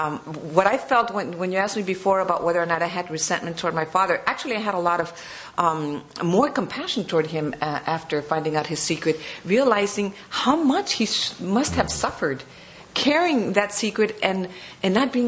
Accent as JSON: {"language": "English", "country": "United States", "tie": "born there", "said": "my sisters and I, as American citizens, we were born in this country"}